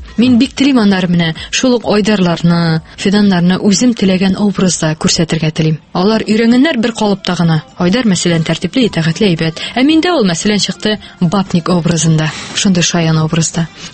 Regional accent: Aktanysh, Tatarstan, Russia; Мин Актаныштан. Һәм мин моның белән шатланам.

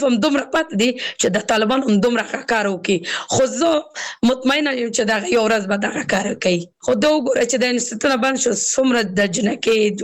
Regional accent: Kabul, Afghanistan; زه اوس بل ولایت کې سګم زه خپل د کابل ولایت نه یم

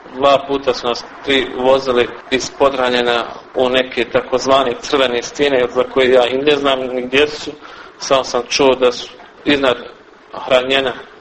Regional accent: Goražde, Federation of Bosnia and Herzegovina, Bosnia & Herzegovina; Rođen sam u Goraždu, kad se zaratilo imao sam 12,5 godina.

